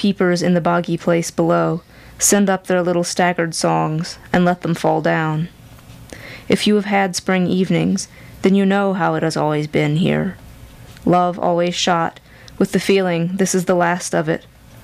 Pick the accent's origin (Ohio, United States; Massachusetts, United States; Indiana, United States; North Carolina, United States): North Carolina, United States; Franklin; I'm originally from Franklin